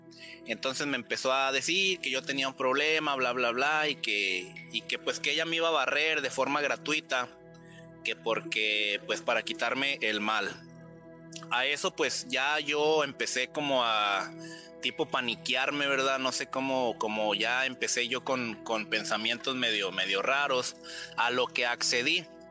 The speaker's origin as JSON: {"language": "Spanish", "region": "Durango", "country": "Mexico", "tie": "born or raised there", "said": "vivía yo en Durango, de donde soy originario. Y ya había vivido aquí y luego me fui por un tiempo"}